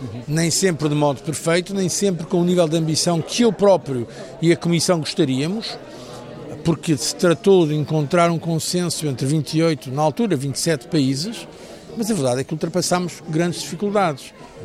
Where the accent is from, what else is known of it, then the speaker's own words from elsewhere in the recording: Portugal; E não fiz mais que o meu dever como português.